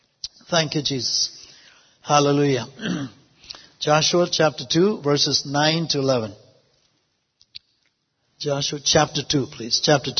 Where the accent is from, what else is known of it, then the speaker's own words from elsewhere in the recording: India; Now, growing up in India, of course, we saw, you know, a lot of cows grazing, you know, in fields and everything else.